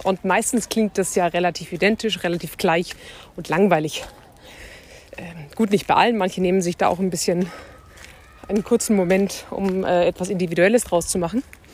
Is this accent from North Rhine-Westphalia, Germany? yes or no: no; Pappenheim, Bavaria, Germany; Pappenheim ist sozusagen meine Heimat.